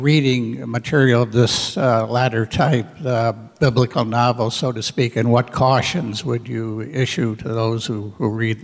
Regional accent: Milwaukee, Wisconsin, United States; Milwaukee.

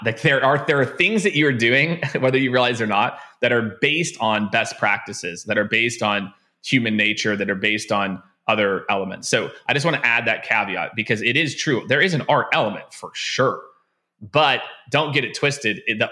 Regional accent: Kansas City, Missouri, United States; also born or lived in Tampa / Phoenix / San Francisco; now in New York, United States; I grew up in Kansas City. Go Chiefs, for those who don't know. And then moved to Tampa, then Phoenix for 5 years, San Francisco for 2.5, New York for 6.

